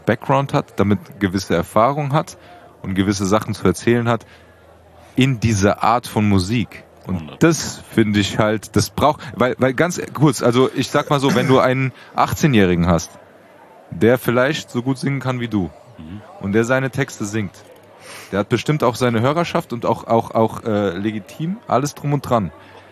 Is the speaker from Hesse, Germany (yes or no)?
yes; Frankfurt, Hesse, Germany; wir sind in Rödelheim zur Schule gegangen